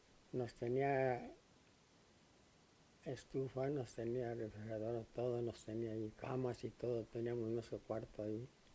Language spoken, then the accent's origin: Spanish; Mexico; El primer contrato de 18 meses, cuando se me terminó, me fui para mi pueblo allá, para México. Estuve como un mes.